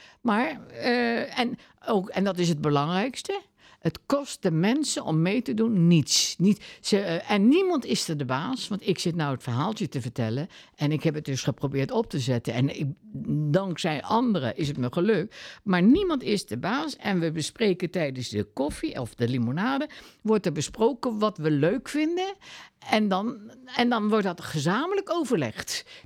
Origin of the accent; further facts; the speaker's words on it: The Hague, South Holland, Netherlands; born there; Nee, ik ben niet op de Maaikant geboren. Ik ben geboren in Den Haag.